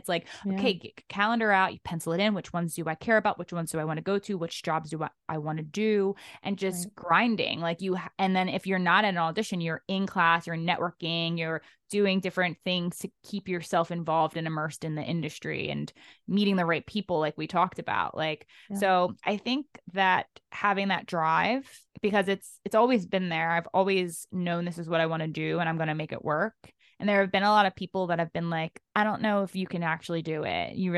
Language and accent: English; Maryland, United States; We grew up actually in Maryland together and we teach on Revel now together.